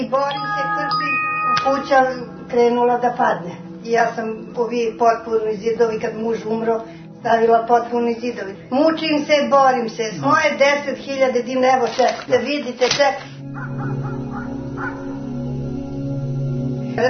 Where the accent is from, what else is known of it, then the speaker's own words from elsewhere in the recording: Ćićevac, Serbia; Ćićevac rodom kod Kruševca. Čuli ste za Ćićevac.